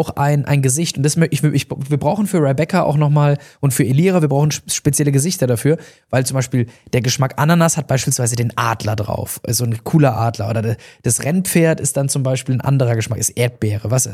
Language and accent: German; Heidelberg, Baden-Württemberg, Germany; weil wir sind in Heidelberg ja beide aufgewachsen